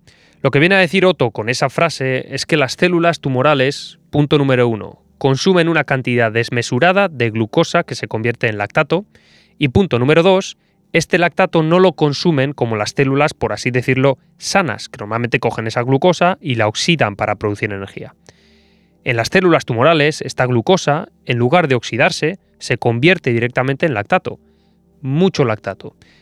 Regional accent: Leza, Basque Country, Spain; esté a 5 kilómetros de Leza, que es mi pueblo y, por supuesto, es mejor

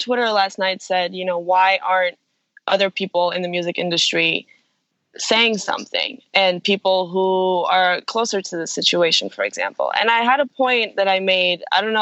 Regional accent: Israel; I didn't know a lot of the stuff growing up in Israel.

